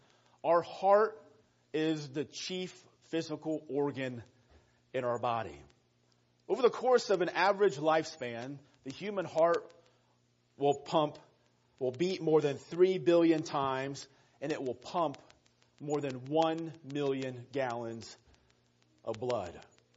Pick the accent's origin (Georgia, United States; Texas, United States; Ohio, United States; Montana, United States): Ohio, United States; Dayton; moved away as an adult; now in Chesapeake, United States; I'm from the Chesapeake, Virginia area, born and raised in Dayton, and we made the move to Virginia about 4.5 years ago.